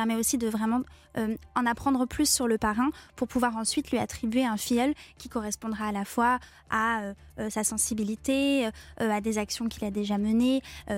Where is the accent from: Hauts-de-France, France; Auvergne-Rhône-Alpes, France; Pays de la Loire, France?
Auvergne-Rhône-Alpes, France; j'ai grandi dans l'Allier. J'ai eu une enfance donc campagnarde, vraiment ouais.